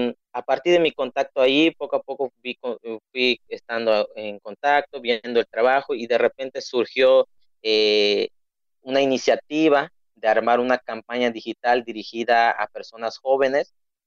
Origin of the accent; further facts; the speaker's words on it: Chunhuhub, Quintana Roo, Mexico; soy del estado de Quintana Roo, de una comunidad que se llama Chunjujú, Quintana Roo, del estado. Tengo 22 años